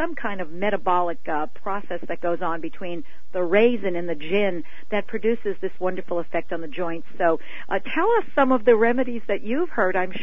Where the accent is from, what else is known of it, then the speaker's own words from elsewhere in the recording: New York City, New York, United States; I'm from New York City, and I did my internship in New York City